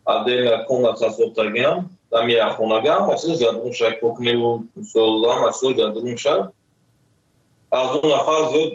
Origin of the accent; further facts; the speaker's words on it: Tajikistan; also born or lived in Russia; now in South Korea; سال 2015 از تاجیکستان آمدم.